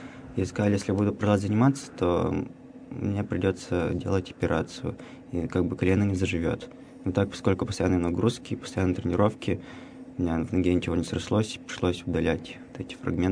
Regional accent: Zarechny, Sverdlovsk Oblast, Russia; проходил в городе Заречном, в моем родном городе.

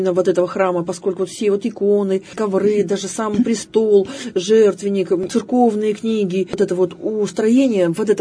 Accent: Yekaterinburg, Sverdlovsk Oblast, Russia; куда же я с Уралмаша? Я говорю, коренная Уралмашка

